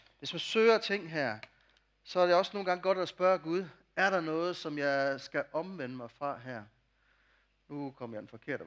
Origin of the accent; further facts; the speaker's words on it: Jutland, Denmark; Og nu er jeg jo jyde.